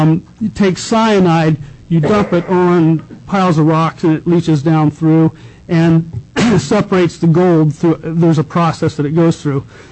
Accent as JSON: {"language": "English", "region": "Alaska", "country": "United States", "tie": "born or raised there", "said": "I'm from the Susitna Valley, north of Wasilla. I was born in the territory, longtime resident."}